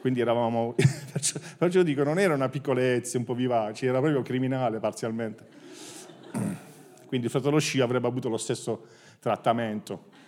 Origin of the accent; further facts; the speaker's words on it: Taranto, Apulia, Italy; accent: Apulian; Io sono cresciuto a Taranto, una madre francese